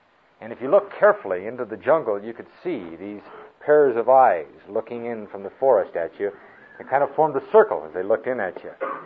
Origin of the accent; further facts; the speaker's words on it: California, United States; And I speak as a Californian. I was born and raised out there, and lived the majority of my life out there.